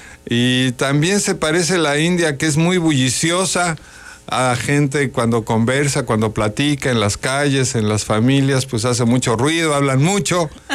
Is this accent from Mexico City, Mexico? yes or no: no; Cuernavaca, Morelos, Mexico; Pues vengo de Cuernavaca, una ciudad tropical